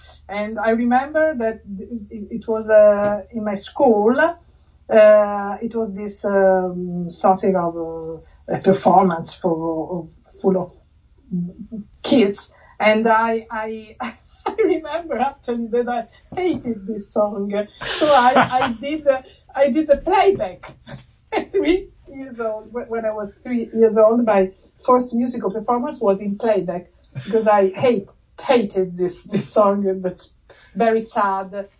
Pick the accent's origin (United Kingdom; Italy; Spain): Italy; Latina, Lazio; English is a second language; No, I grew up in Latina. Latina is very close to Rome.